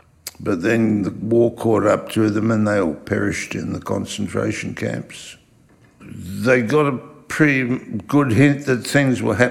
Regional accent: Australia; also born or lived in Weissenfels, Germany; I'm 86 years old, and I was born in Weißenfels in Germany. I came to Australia in 1938. As a six-year-old. And why? Because we're Jewish.

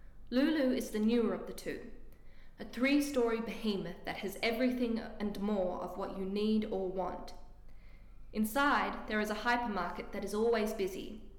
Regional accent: Australia; When he discovers I am from Australia

